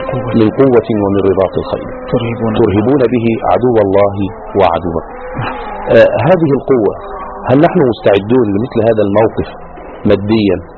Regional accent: Egypt; احنا كمصريين كمسلمين في بلاد الغربه

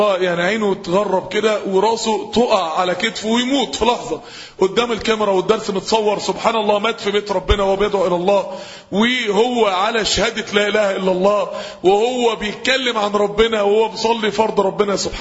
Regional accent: Mansoura, Dakahlia, Egypt; ماتت وهي ساجدة وهي حضن المصحف عندنا في المنصورة

